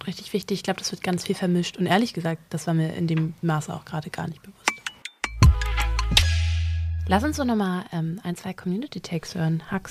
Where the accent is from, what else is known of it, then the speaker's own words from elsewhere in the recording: Northern Germany, Germany; ich komme aus dem Norden und ich komme aus so Handballgefilden